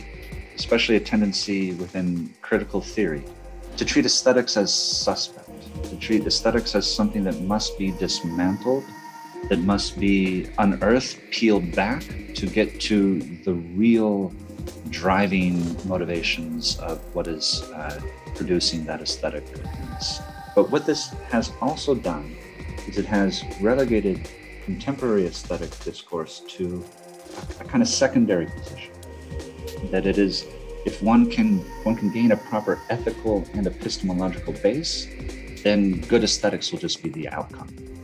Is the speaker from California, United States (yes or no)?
yes; Los Angeles, California, United States; now in New York, United States; And I'm originally from California, from Los Angeles, but I've been here in New York for almost 20 years. So it's my adopted home.